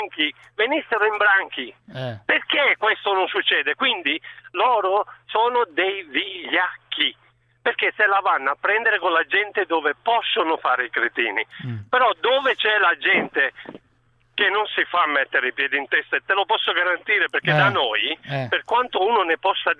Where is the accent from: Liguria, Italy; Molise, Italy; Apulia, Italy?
Apulia, Italy; born there; now in Milan, Italy; Io lavoro, vivo a Milano, però sono nato in provincia di Taranto